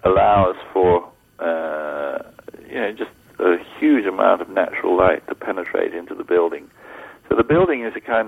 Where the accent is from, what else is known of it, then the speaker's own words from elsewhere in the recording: England, United Kingdom; accent: English; Yeah, we haven't had very many callers, have we? Is it my English accent?